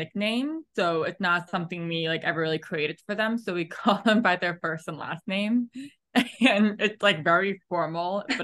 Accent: Long Island, New York, United States; now in Manhattan, United States; I am 26 years old. I am from Long Island, New York, and now currently live in Manhattan.

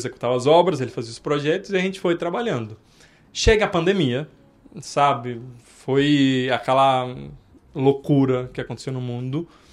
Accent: Cuba; born there; Portuguese is a second language; com tudo que eu passei desde que eu nasci em Cuba, até minha vida

